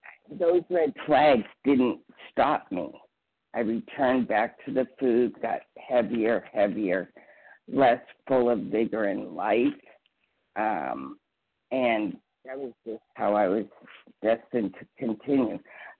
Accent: New Hampshire, United States; I'm from New Hampshire

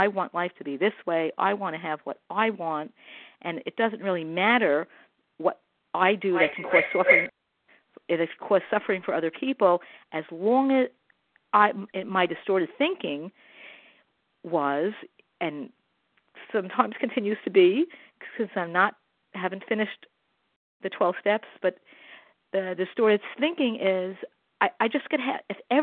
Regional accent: Chicago, Illinois, United States; I'm from Chicago.

